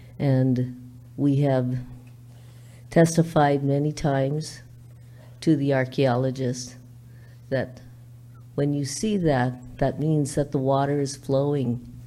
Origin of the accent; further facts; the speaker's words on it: Wailuku, Hawaii, United States; I am from Wailuku